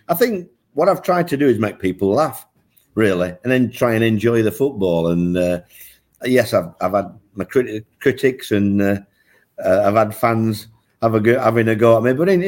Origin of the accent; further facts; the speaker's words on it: Yorkshire and the Humber, United Kingdom; accent: Yorkshire; They take the mickey out of my Yorkshire accent, but I get my own back.